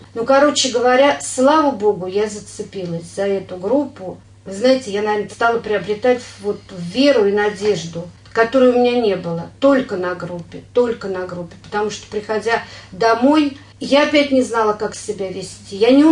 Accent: Zhukovsky, Moscow Oblast, Russia; у нас в Жуковском не было на тот момент группы. Я из Жуковского.

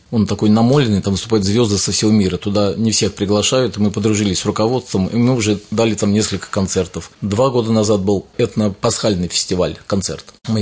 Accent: Lyubertsy, Moscow Oblast, Russia; now in Kratovo, Russia; Я здесь живу уже лет 20 в Кратово. Я сам из Люберец. Я родился, кто знает, в Люберцке есть карьеры, где фильмы снимались. Вот даже «Бригада», где песок. Вот я родился на самом карьере, на маленьком.

